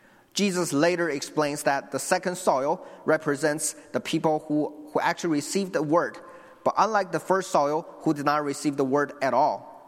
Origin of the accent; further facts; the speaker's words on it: China; moved away as an adult; now in United States; I was born and raised in China, and I came to the U.S. in 2013 to pursue my education in Moody Bible Institute. I grew up in the church